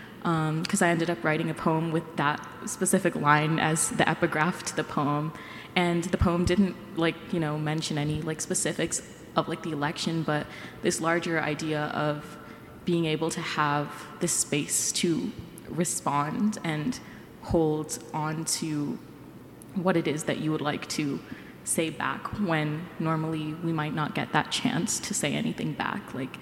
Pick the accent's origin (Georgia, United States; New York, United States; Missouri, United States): Georgia, United States; and I'm from Georgia, so like our senator from Georgia had kind of been mocking her name